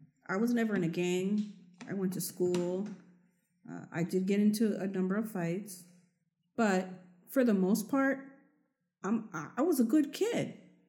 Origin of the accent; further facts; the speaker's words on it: San Francisco, California, United States; just because I grew up in the Mission, it annoys me when people are like, "Oh, you grew up in the Mission. You know what it's all about.